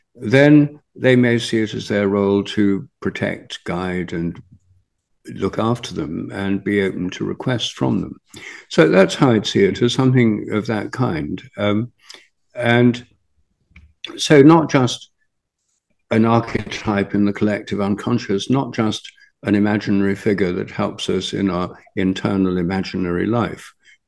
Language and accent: English; Newark-on-Trent, East Midlands, United Kingdom; in my hometown, Newark on Trent, St. Mary Magdalene, who I regard as my patron saint